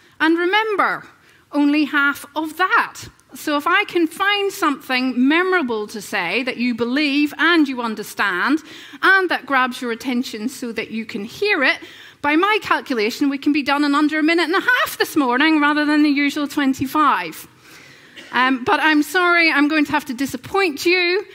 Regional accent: Northern Ireland, United Kingdom; accent: Northern Irish; that's a really hard word for me to say with my Northern Irish accent.

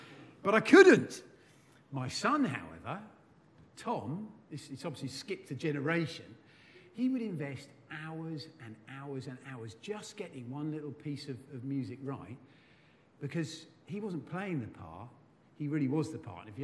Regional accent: England, United Kingdom; actually have an Australian passport, as happened, but that didn't make me Australian either. I was as English as you like. I was no more Australian than Boris Johnson.

